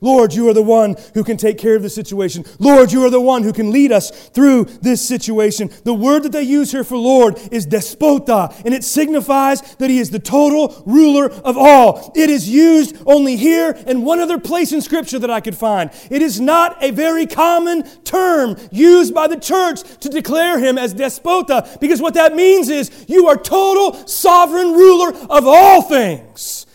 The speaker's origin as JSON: {"language": "English", "town": "Kansas City", "region": "Missouri", "country": "United States", "tie": "born or raised there", "said": "When I was growing up in Kansas City, there was a radio station called KY102."}